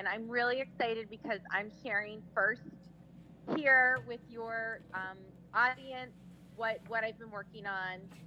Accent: San Diego, California, United States; also born or lived in Nantucket / Martha's Vineyard; now in Boston, United States; I'm originally from the West Coast, San Diego, and I've now officially become a Bostonian.

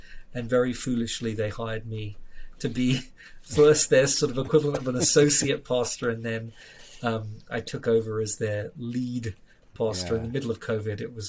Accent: London, United Kingdom; I grew up in Southwest London, and I grew up in a non-religious family.

